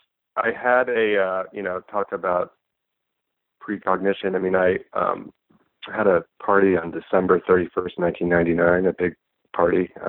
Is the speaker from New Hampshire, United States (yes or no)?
no; Washington, District of Columbia, United States; moved away as an adult; now in New York, United States; I grew up in Washington, D.C., but I lived in New York since college.